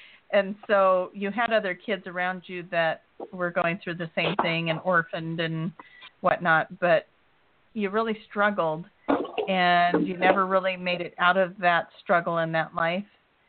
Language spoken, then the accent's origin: English; Oregon, United States; We're both from Oregon, so